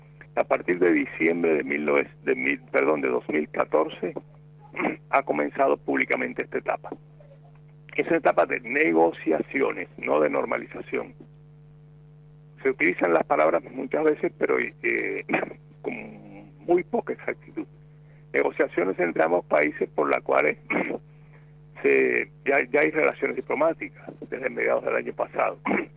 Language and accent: Spanish; Cuba; pero nosotros no somos de Estados Unidos. Es una medida de guerra porque sin declararnos la guerra nos la aplican a nosotros